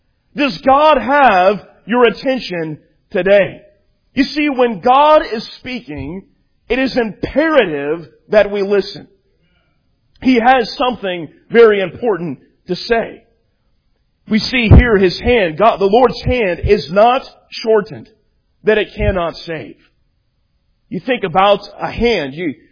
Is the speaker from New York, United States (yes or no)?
no; Kansas, United States; born there; I'm a big Kansas City Royals fan. I was born in Kansas. My grandfather was a big Royals fan